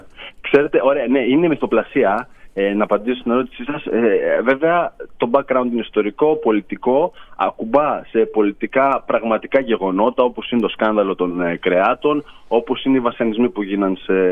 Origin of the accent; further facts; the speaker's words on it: Thessaly, Greece; Είμαι βέβαια από την Γάβριαν η Μαγνησίας, έτσι, ένα χωριό έξω από το Βόλο.